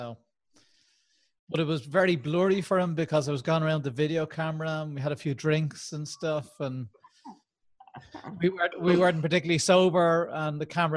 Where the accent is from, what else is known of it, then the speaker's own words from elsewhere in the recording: Ireland; No, I'm Irish.